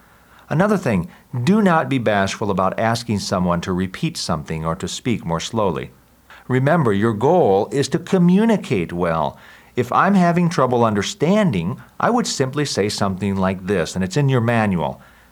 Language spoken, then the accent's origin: English; Puerto Rico; I am from Puerto Rico and my wife is from Costa Rica.